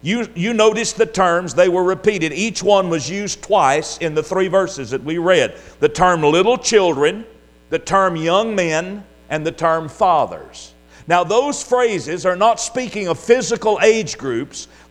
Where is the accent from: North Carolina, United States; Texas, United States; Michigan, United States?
Texas, United States; the area we grew up down in Southeast Texas.